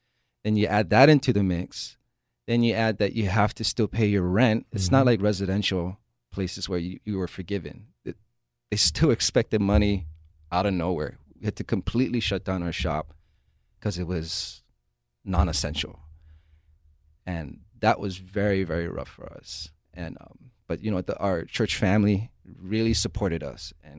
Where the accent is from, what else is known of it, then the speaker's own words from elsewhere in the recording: Kalihi, Hawaii, United States; Born and raised in Hawaii. Grew up in Kalihi. Started off in the valley and grew up down the street over here on Kahai Street.